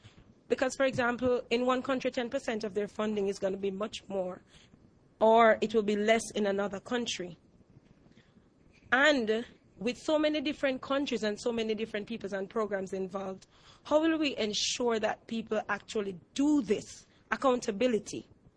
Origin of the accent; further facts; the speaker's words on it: Jamaica; I'm a journalist from Jamaica representing the Gleaner Company. Being from a developing country